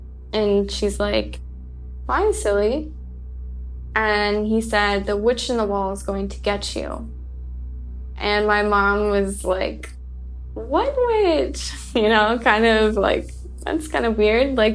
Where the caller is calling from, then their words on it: Paris, Île-de-France, France; I'm calling from Paris, France.